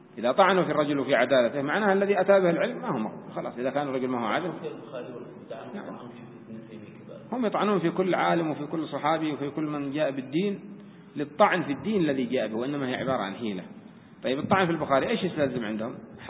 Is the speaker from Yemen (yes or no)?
yes; Yemen; إذا عمل فتنة كما هو حاصل عندنا في اليمن